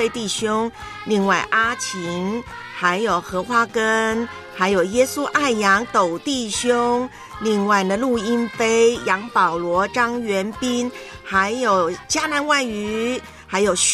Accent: Hualien, Hualien County, Taiwan; 在我的老家呢，台湾东部花莲那块

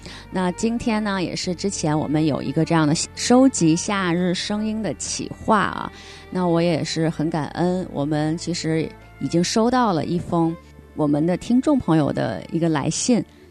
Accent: North China, China; 那我其实是北方长大的孩子，我们北方也会下雨

